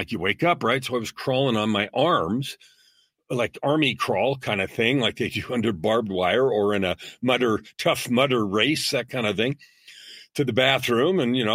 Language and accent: English; Canada; also born or lived in United States; I lived in the U.S. at the time. I'm Canadian here.